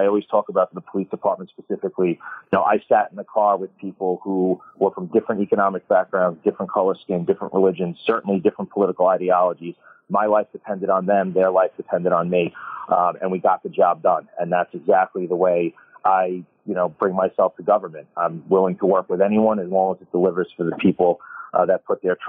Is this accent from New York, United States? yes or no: yes; Island Park, New York, United States; born and raised on the South Shore of Long Island in Island Park